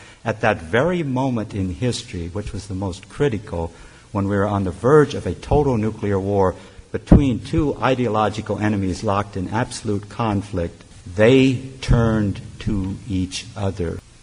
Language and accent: English; United States; I'm an American citizen and I raise questions